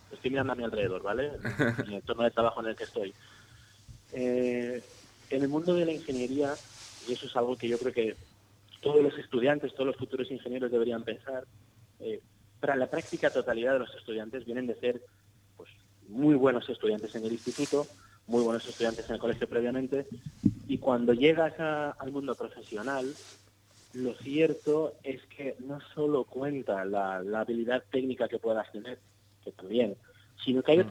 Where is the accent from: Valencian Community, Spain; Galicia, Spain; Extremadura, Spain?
Valencian Community, Spain; Alicante; Yo soy de Alicante, estudié en Elche, me pillaba cerca de casa, seguí viviendo en casa de mis padres durante los años de la universidad.